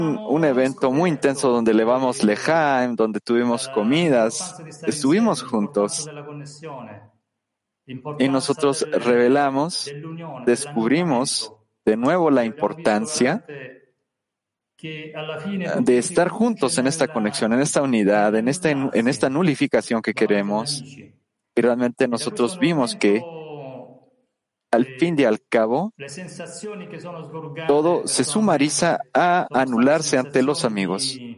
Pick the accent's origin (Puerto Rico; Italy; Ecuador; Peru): Italy; Así como los italianos siempre hacemos y queremos sacar nuestra felicidad de nuestro corazón para todos ustedes.